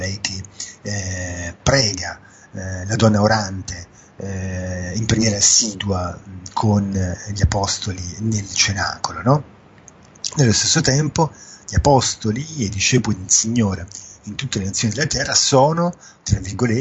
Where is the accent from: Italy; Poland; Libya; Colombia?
Poland; quello della mia terra natale, Yashin Agora, cioè Częstochowa.